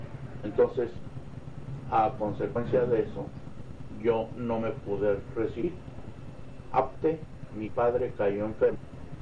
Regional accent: Mexico; moved away; cuando yo me vine de México

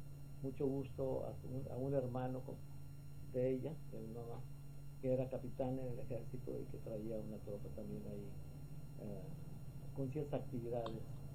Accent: Sonora, Mexico; born there; now in Mexicali, Mexico; Yo nací en Concord, Sonora, el 16 de junio de 1914.

